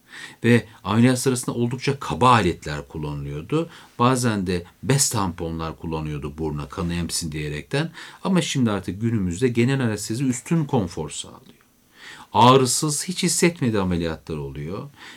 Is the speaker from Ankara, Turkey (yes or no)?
yes; Beypazarı, Ankara, Turkey; İşte çocukluğumuzda sobalı evlerde sobaların üzerine ben Beypazarlıyım anacığımız güğümleri koyar böyle nemlenirdi ortam.